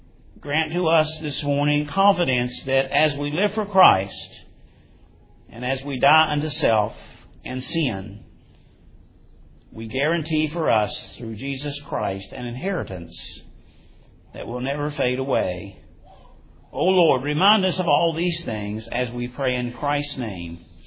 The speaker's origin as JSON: {"language": "English", "region": "West Virginia", "country": "United States", "tie": "born or raised there", "said": "I had a telephone call from the manager of a cemetery in West Virginia, my home state."}